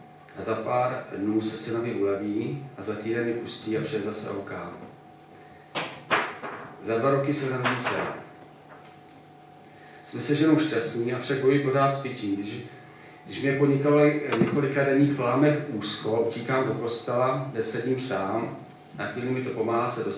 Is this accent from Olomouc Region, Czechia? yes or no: yes; Šumperk, Olomouc Region, Czechia; S bráchou jsme zašli na bohoslužbu bratrské církve Šumperku, v mém rodném městě.